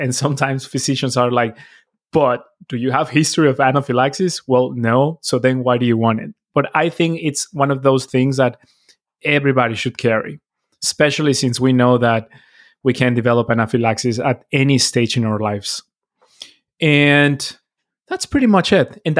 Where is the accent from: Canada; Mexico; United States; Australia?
Mexico; I grew up in Mexico